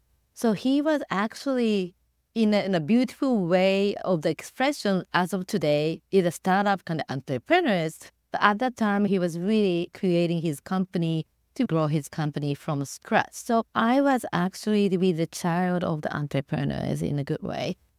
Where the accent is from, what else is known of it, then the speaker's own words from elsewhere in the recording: Tokyo, Japan; English is a second language; I was born in Tokyo and I pretty much grew up in Japan, Tokyo itself. I was born as a first child and my father actually, he came from the countryside in the northeast of Japan, which is Yamagata prefectures.